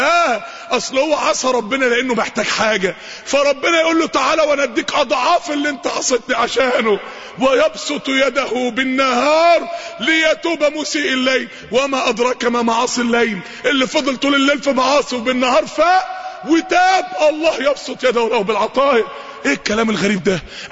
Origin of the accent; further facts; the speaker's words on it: Mansoura, Dakahlia, Egypt; عندنا في المنصورة شاب من الشباب عايز يتجوز